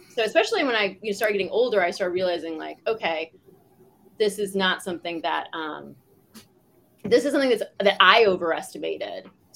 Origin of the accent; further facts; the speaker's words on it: St. Louis, Missouri, United States; But I was very proud that like for a while when I told people I was from St. Louis, they'd be like, oh … from there.